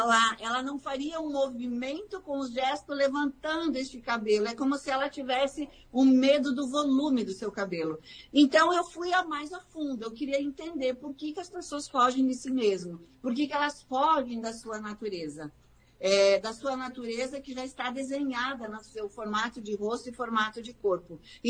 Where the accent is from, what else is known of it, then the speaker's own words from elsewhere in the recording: Chapecó, Santa Catarina, Brazil; eu não sou do Rio Grande do Sul, eu sou de Chapecó, Santa Catarina.